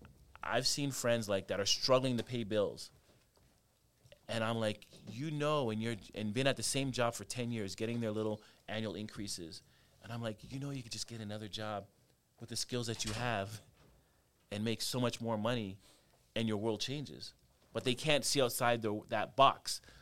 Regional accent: Canada; I grew up in Canada

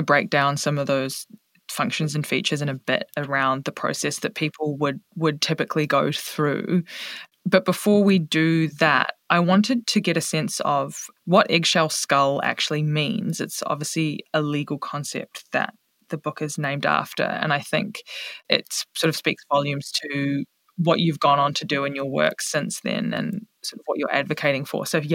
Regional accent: New Zealand; I'm from New Zealand

